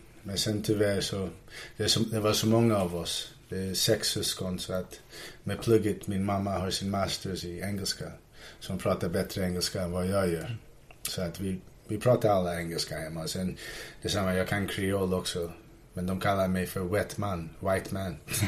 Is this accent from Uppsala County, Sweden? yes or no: no; Helsingborg, Skåne, Sweden; min morsa är svensk. Jag är faktiskt från Skåne. Jag är född i Helsingborg.